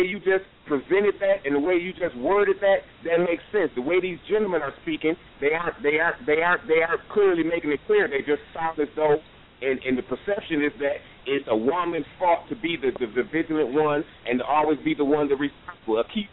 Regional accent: Flint, Michigan, United States; I'm from Flint, Michigan

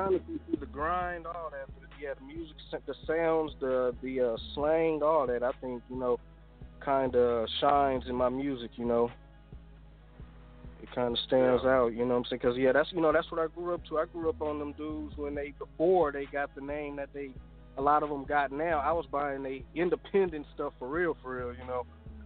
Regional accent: Oakland, California, United States; Man, I'm originally from East Oakland, California, you know what I'm saying?

